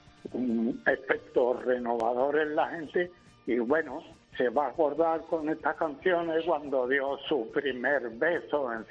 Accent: Seville, Andalusia, Spain; Nosotros escuchábamos de pequeño flamenco porque en Sevilla el flamenco está presente en todos lados.

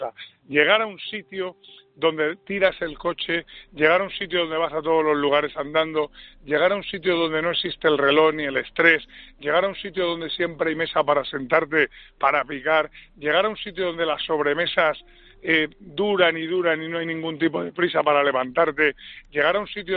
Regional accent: Madrid, Community of Madrid, Spain; born there; Yo nací en Madrid, mis hijos son madrileños, mi mujer es madrileña, pero yo me siento cabrense porque, vuelvo a repetir, mis padres tuvieron que emigrar, yo nací aquí

